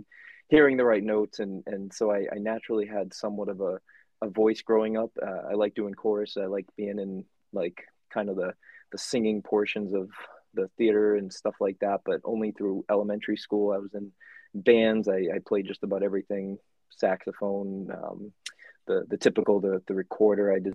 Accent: Rowley, Massachusetts, United States; I'm from Massachusetts.

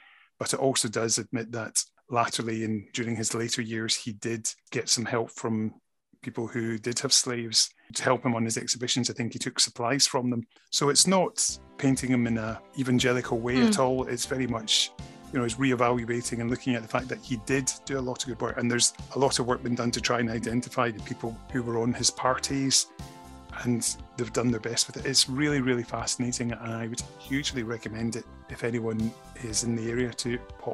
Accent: Cambuslang, Scotland, United Kingdom; I grew up in Cambuslang, which is, what, 5-6 miles away from where Livingston was born in Blantyre.

